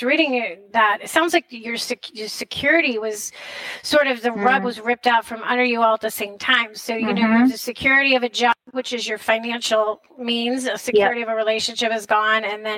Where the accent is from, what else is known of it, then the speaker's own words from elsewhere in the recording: New Jersey, United States; born there; because I was born in New Jersey, so I know that.